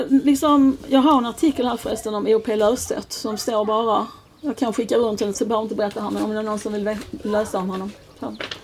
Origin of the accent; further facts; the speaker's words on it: Skåne, Sweden; accent: Scanian; han bara konstaterade att jag pratar mycket skånska idag.